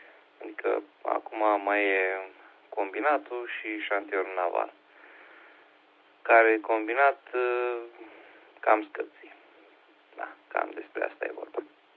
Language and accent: Romanian; Moldavia, Romania; accent: Moldovan; Noi chiar vorbim moldovenește.